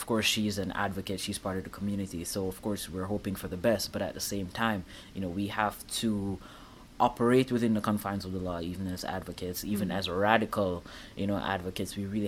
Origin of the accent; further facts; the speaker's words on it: Jamaica; People find it, you know, unusual as a Jamaican, but I do like the snow.